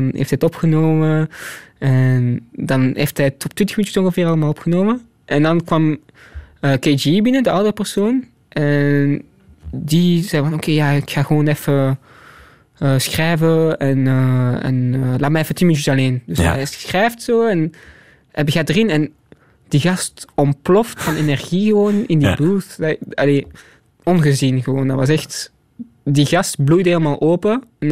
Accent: Japan; first language Japanese; Dutch is a second language; Ja, dat was een nieuwe ervaring voor mij om muziek op te nemen in mijn moedertaal.

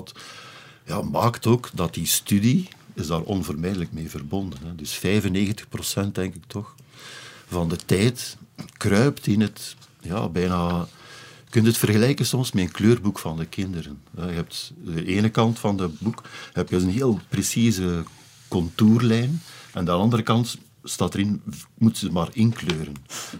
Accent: Aalst, Flanders, Belgium; Van juist waar ik vandaan kwam, maar ik wist niet dat het zo dicht bij elkaar lag

